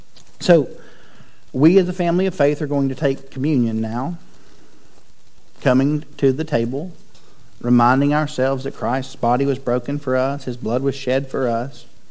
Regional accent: Chattanooga, Tennessee, United States; I grew up in Coca-Cola country. Atlanta's Coca-Cola, Chattanooga, where I was a child and much of an adult.

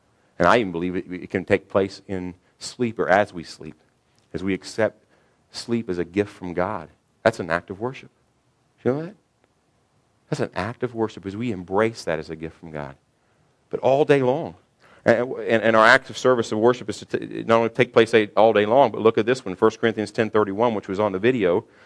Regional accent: Kentucky, United States; Now, I'm from Kentucky. A lot of people don't have teeth there, all right?

